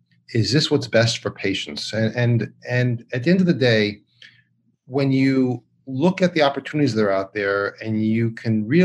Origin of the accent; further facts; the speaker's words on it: New York, United States; I grew up on Long Island next to a farm.